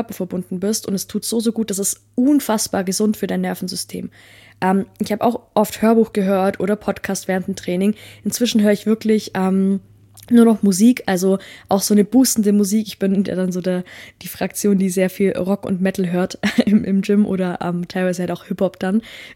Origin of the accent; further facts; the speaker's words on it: Bavaria, Germany; Also, ich komme ja aus dem Allgäu.